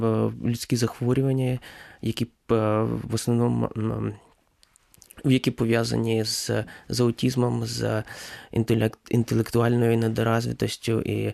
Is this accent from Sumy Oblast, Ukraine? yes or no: yes; Shostka, Sumy Oblast, Ukraine; moved away as an adult; also born or lived in Kyiv; now in United States; Я взагалі з України. Я народився тут, виріс тут. Народився я і виріс спочатку в місті Шостка, це Сумська область. Потім переїхав до Києва